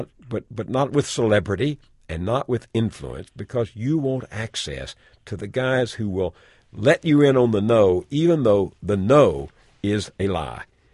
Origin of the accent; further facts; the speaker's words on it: Texas, United States; You know, I grew up in East Texas, and there was the old story about the card shark